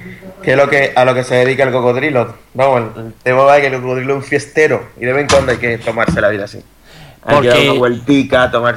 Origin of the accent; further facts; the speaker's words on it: El Seibo, Dominican Republic; now in Spain; soy del Ceibo, República Dominicana, y allí nací, aquella es mi tierra, allí está mi familia y ya sabe mi gente. Un dominicano por aquí, por España.